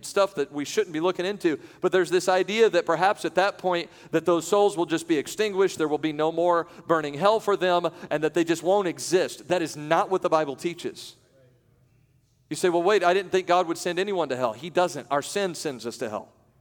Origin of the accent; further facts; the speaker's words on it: United States; as an American, I just like to see our team win